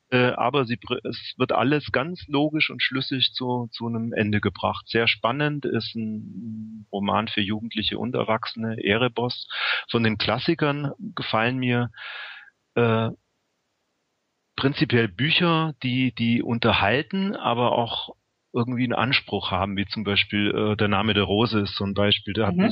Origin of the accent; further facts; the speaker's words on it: Memmingen, Bavaria, Germany; also born or lived in Berlin; ich bin jetzt vor 2 Monaten von Berlin nach Memmingen zurückgezogen in meine alte Heimat und da gibt es keine U-Bahn.